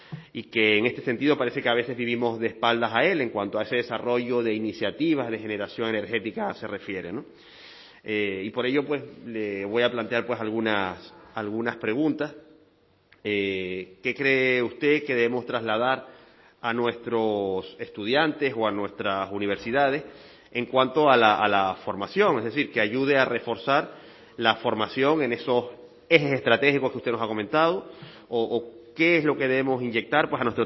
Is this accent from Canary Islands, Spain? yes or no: yes; El Hierro, Canary Islands, Spain; Yo provengo de la Isla del Hierro, donde tenemos a Gorona del Viento